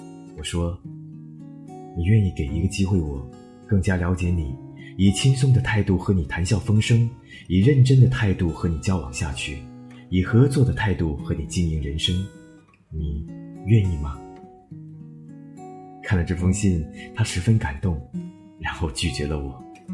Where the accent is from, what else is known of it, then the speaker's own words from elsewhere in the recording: Guangzhou, Guangdong, China; 我是一名记者，我太太是一名编辑，我是广州人